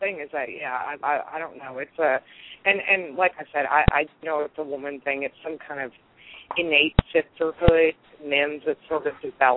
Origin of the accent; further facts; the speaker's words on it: United States; and I'm an American, and I do, I will admit that I do view everything through an American filter